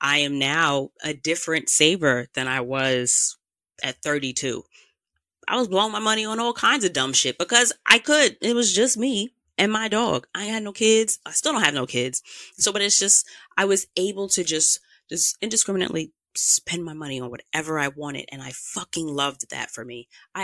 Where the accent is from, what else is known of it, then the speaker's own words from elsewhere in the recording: Queens, New York, United States; I still live in the neighborhood that I grew up in. I am a New Yorker. I'm a Queens girl.